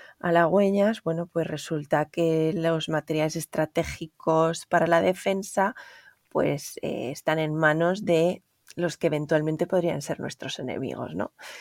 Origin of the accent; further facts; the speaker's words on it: Aragon, Spain; aunque no soy de Asturias, soy de Aragón y en Aragón también hay mucha tradición minera